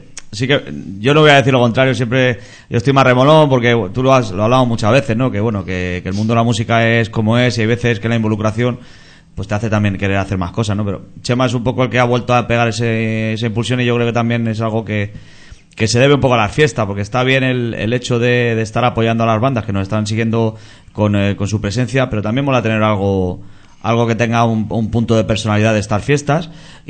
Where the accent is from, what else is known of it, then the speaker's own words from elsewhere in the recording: Castile, Spain; Yo vengo de Castilla, de la zona de abajo